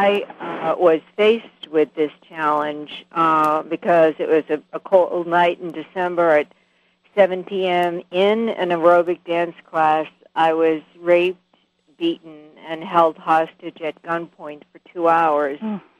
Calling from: Maryland, United States; Yes, I'm the caller from Maryland.

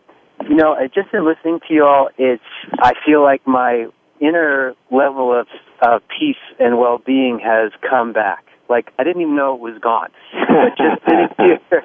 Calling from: Bronx, New York, United States; I'm calling from the East Bronx, I believe.

